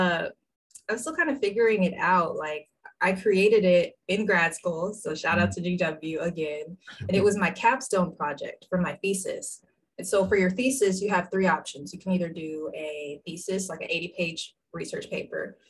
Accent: Plano, Texas, United States; I'm from Texas, Lone Star State. Specifically, I'm from the Dallas area, Plano, Texas

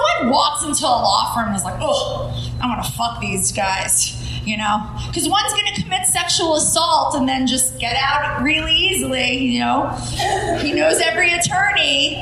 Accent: New York, United States; I'm a Jew from Long Island that likes to smoke weed.

